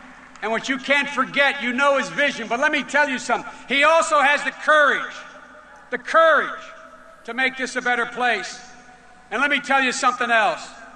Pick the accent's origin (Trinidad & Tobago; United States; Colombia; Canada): United States; Scranton, Pennsylvania; also born or lived in Wilmington, United States; I'm here for everyone I grew up in Scranton, Pennsylvania, who's been forgotten, and everybody in Claymont, Delaware, and Wilmington, where I lived.